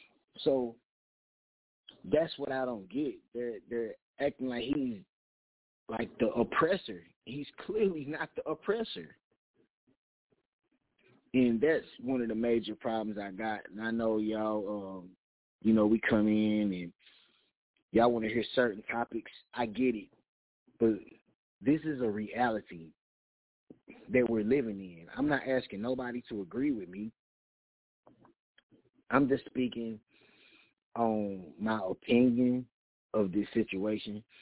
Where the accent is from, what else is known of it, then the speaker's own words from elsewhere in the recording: United States; born there; I was born right here in America. Yes, my descendants are from Africa, but I am an American.